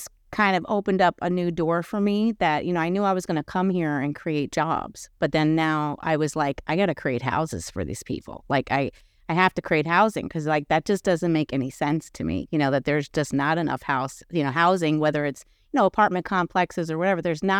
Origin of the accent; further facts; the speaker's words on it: New York, United States; I mean, I'm from New York, so I'm used to seeing everything and anything, to be honest.